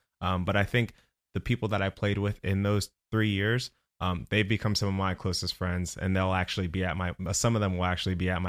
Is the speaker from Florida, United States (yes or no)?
yes; Clermont, Florida, United States; also born or lived in Toronto, Canada; I grew up in Central Florida, was born in actual Toronto, though. Parents actually immigrated, and then we actually ended up moving to Claremont. And, you know, I had grown up there, played football there.